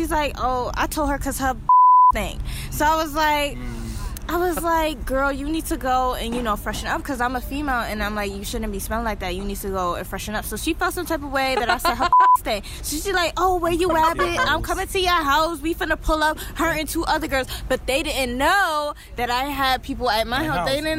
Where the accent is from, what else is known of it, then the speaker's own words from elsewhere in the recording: Brooklyn, New York, United States; Look, I'm from Brooklyn, New York. Do not try me. We don't play fair.